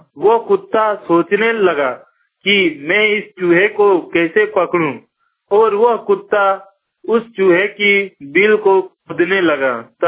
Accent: Dhanbad, Jharkhand, India; और मैं जिला धनबाद राज्य झारखंड का रहने वाला हूँ।

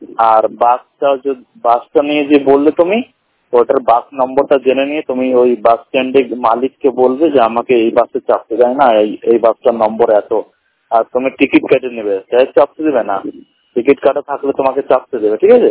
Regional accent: Allahabad, Uttar Pradesh, India; আমার বাড়ি হলো ইলাহাবাদ।

